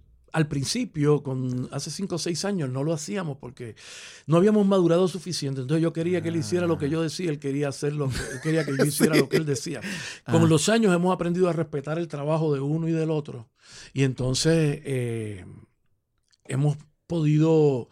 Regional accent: Puerto Rico; vamos a reírnos de cómo los puertorriqueños vivimos.

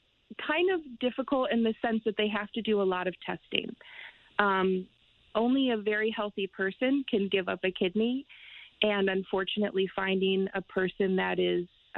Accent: Middlebury, Connecticut, United States; I am 33, and I'm from Middlebury, Connecticut.

